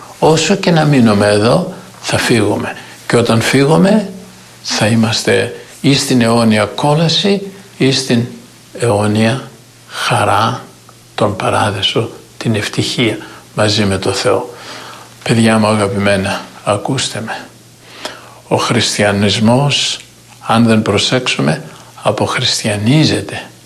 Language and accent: Greek; Makrykampos, Epirus, Greece; είμαι στην Ελλάδα και σήμερα είμαι στο χωριό μου, στο Μακρύκαμπο Λεπιανών Άρτης.